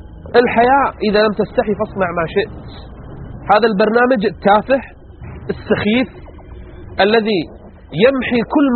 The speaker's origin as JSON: {"language": "Arabic", "country": "Kuwait", "said": "خلونا نعرج على ما يحصل عندنا في الكويت"}